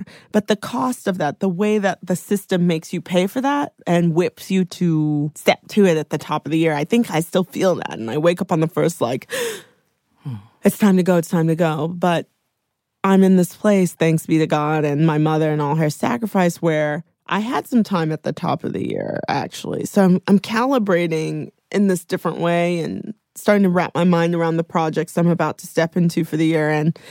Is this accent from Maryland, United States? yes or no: no; Chicago, Illinois, United States; Sorry, I'm from Chicago, so the Midwest does come out.